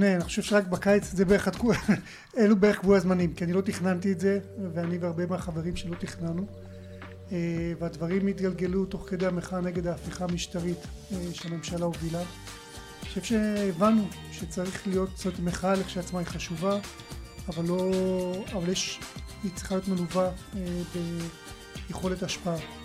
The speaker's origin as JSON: {"language": "Hebrew", "town": "Arad", "region": "Southern District", "country": "Israel", "tie": "born or raised there", "also_born_or_lived": "Beersheba / Tel Aviv", "lives_now": "Ra'anana, Israel", "said": "אמת, נולדתי, גדלתי בערד, אחרי זה קצת בבאר שבע, בתל אביב, ובסוף חנינו ברעננה."}